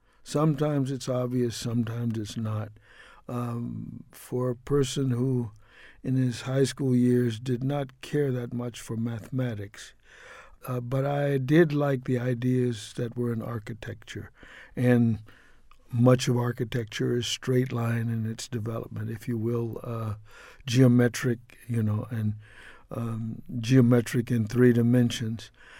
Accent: Houston, Texas, United States; that's the address of my family in the house that I grew up in Houston.

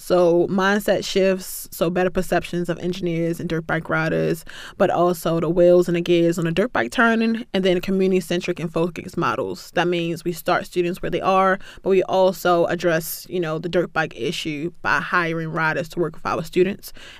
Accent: Baltimore, Maryland, United States; For me, I'm from Baltimore. So my sound of summer is a dirt bike.

